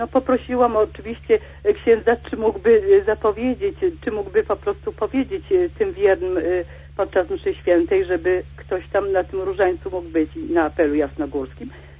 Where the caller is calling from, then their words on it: Kraków, Lesser Poland, Poland; z Krakowa.